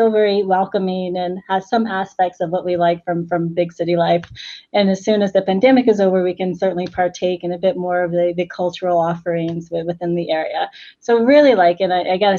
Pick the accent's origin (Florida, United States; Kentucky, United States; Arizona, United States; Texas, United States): Kentucky, United States; Louisville; accent: drawl; I was grew up in Kentucky, so Louisville, Kentucky, and you know, maybe a few of you will pick up on my accent, my little drawl that still comes throug